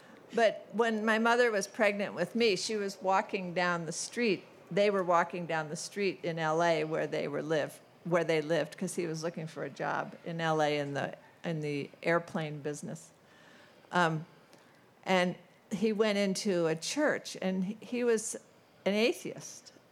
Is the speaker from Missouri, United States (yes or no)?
yes; St. Louis, Missouri, United States; Well, you know, I grew up in St. Louis, and one of the suburbs that we lived in was called Creve Coeur, which means broken heart